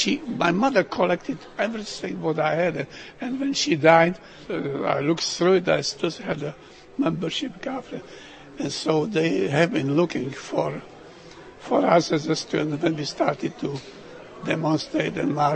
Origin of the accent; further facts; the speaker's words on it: Moravian-Silesian Region, Czechia; born there; English is a second language; I was born in Moravia, in Bistek, which is very close to Ostrava, in 1922. We never had electricity until about 1928 or 29